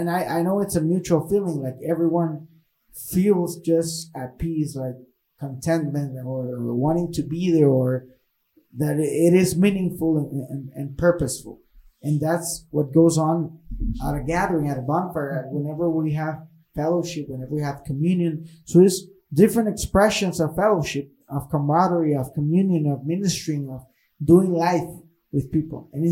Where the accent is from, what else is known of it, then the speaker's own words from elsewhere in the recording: Honduras; But I also, being born and raised in Honduras, we were talking about this with my cousin.